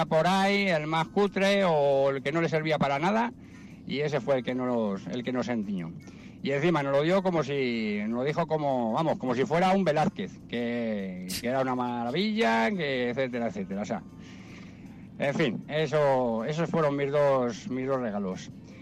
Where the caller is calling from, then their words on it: Madrid, Community of Madrid, Spain; de Madrid.